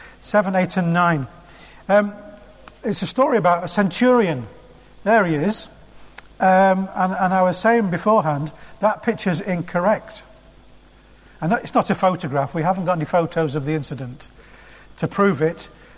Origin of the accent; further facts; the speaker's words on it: Blackpool, North West England, United Kingdom; I grew up in Blackpool